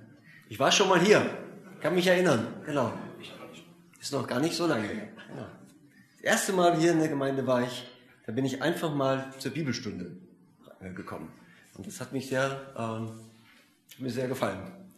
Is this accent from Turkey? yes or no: no; Austria; now in Germany; Meine Mutter kommt aus dem Rheinland, ich bin in Österreich geboren. Genau. Meine Eltern waren Missionare in Österreich und deswegen bin ich in Österreich geboren und aufgewachsen und bin auch nur Gastarbeiter in Deutschland. Ich bin Missionar in Deutschland von Österreich aus.